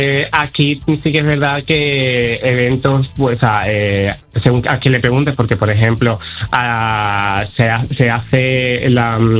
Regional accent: Seville, Andalusia, Spain; now in Ayamonte, Spain; Yo soy sevillano. Yo llegué a Ayamonte por trabajo.

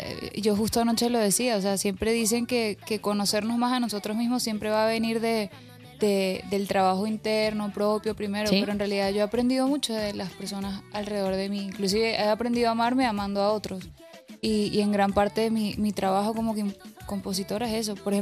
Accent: Venezuela; Esta es una canción de cuna que se canta mucho en Venezuela. Yo soy venezolana

